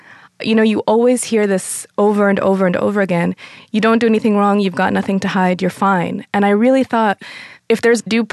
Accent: Texas, United States; I'm from Texas.

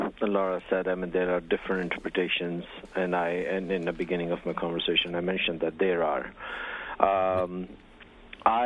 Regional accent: United States; We as an American producers needs to understand there are people who can use our product. They prefer to use American product.

